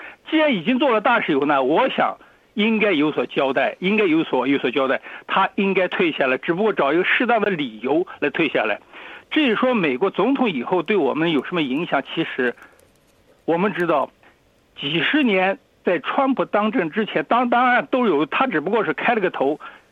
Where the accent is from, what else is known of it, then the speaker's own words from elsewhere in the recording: China; 我们中国人讲究这个克己复礼